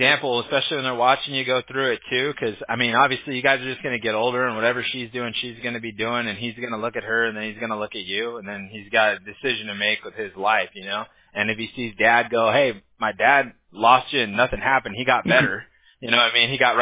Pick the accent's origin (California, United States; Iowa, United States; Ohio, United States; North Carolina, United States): California, United States; Yeah, I grew up in SoCal, so I used to, you know, back in high school and everything